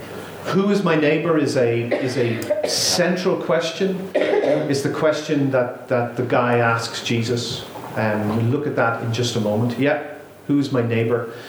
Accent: Ireland; as an Irishman, where story is such a central part of our culture, I find it fascinating.

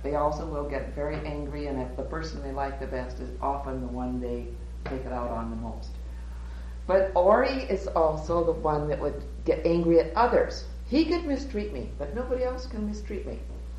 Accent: Pierre, South Dakota, United States; I come from Pierce, South Dakota. And I teach in a school in Pierce, South Dakota that is a boarding private school.

